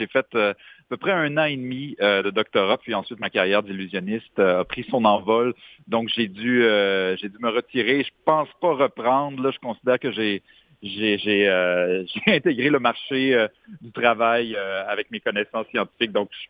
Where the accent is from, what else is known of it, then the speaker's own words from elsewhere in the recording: Quebec City, Quebec, Canada; D'abord, ça a lieu dans ma ville natale, Québec